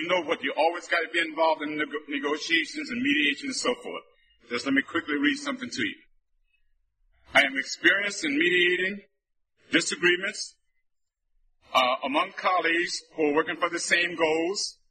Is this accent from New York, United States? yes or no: yes; New York, United States; I'm from Long Island.